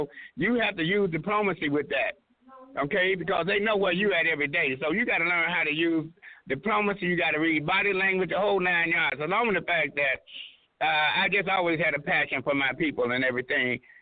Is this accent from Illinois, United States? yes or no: yes; Chicago, Illinois, United States; also born or lived in Southern US; Well, first of all, being a Southern born boy, even though I was raised here in Chicago, you never lose your Southern roots.